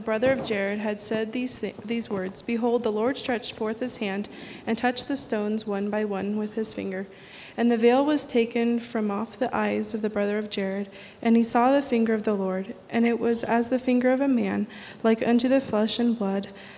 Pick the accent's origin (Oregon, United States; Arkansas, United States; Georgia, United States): Oregon, United States; I'm from Oregon.